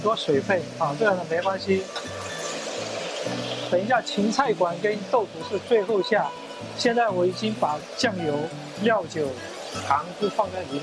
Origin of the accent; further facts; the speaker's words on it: Myanmar; 大家好，我是来自缅甸的